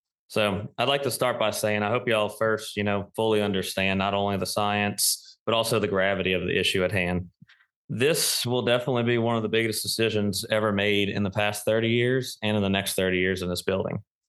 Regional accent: Louisiana, United States; But I was born and raised here in South Louisiana. This is my home.

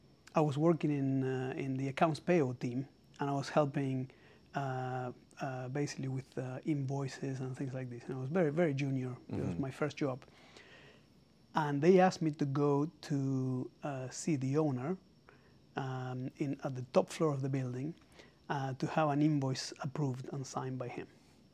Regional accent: Buenos Aires, Argentina; moved away as an adult; So I'm originally from Argentina and I grew up in Buenos Aires until I was in my mid-20s.

